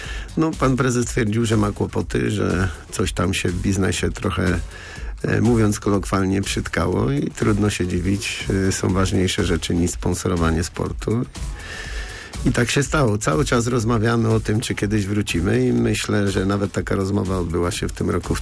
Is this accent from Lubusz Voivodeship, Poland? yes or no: yes; Żary, Lubusz Voivodeship, Poland; born there; że się urodziłem w Żarach